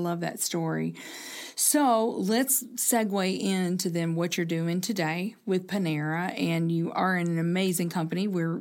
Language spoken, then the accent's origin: English; Kentucky, United States; Well, I told you, you know, I'm from Kentucky. Greg and I are from Kentucky originally. And at our house, it was a skillet of cornbread every single night.